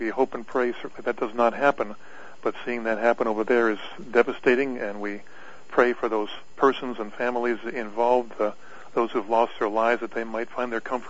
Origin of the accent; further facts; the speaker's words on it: Tonawanda, New York, United States; also born or lived in Midwest; I grew up about 4 miles from here. My hometown is Tonawanda, New York.